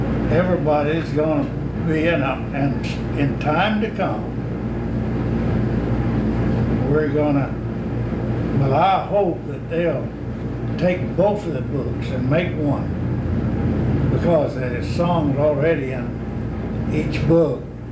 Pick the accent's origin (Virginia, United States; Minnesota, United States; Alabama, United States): Alabama, United States; Alabama, South Alabama, Coffee County. And there was eight of us kids.